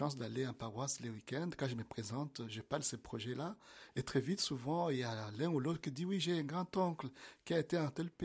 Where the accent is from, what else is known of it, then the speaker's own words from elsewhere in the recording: Bukavu, South Kivu, DR Congo; Par exemple, chez moi, à Bukavu, on est aujourd'hui à plus de 250 prêtres diocésains.